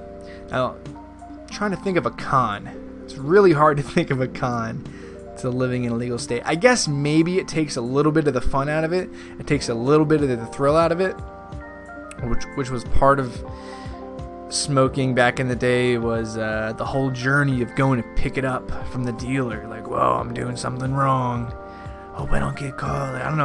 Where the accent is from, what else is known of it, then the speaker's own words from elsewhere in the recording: New Jersey, United States; Being that I come from New Jersey, I grew up 19 years in New Jersey where cannabis was super illegal, and if you got caught, you could go to jail.